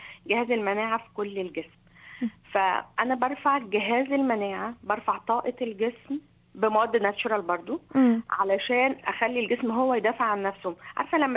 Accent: Egypt; احنا كمصريين

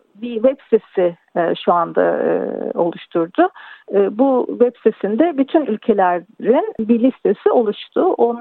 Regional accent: Ankara, Turkey; moved away as an adult; also born or lived in Paris, France; now in Melbourne, Australia; 1967 yılında ben Paris'te doğdum. Bütün eğitimlerimi Ankara'da tamamladım. Ankara'da Orta Doğu Teknik Üniversitesi'nde gıda mühendisliği bölümünden mezun oldum. Mezun olduğum yıl, aynı yıl eşimle birlikte Melbourne'e yerleştim.

